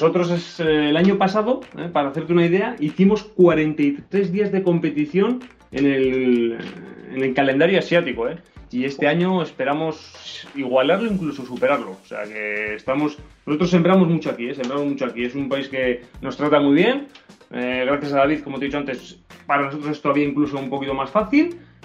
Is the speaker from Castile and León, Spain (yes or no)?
yes; Burgos, Castile and León, Spain; les empiezas a situar un poquito dónde está Burgos